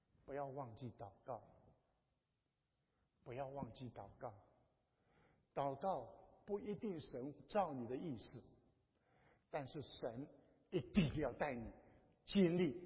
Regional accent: Taiwan; 你们美国护照很容易，可是我是台湾的护照，在那边连办事处都没有

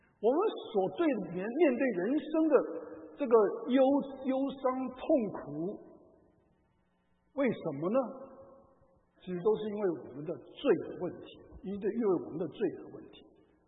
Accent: China; 因为我们中国人会送红包走后门

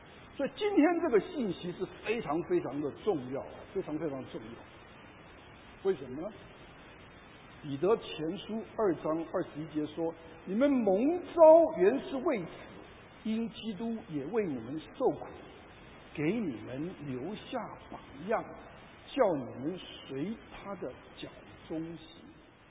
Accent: Taiwan; 那我们从台湾来的话，我们都是做红蛋。

